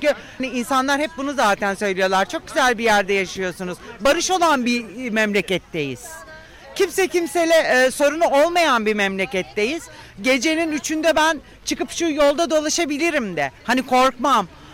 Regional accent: Alaçatı, İzmir, Turkey; Evet, buralıyım.

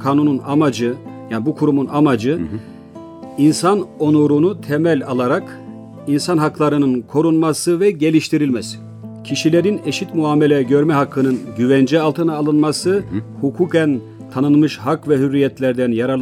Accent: Rize, Turkey; now in Ankara, Turkey; Ankara'da bulan serbest meslek mensubu bir avukat kardeşiniz. Aslen Rizeliyim.

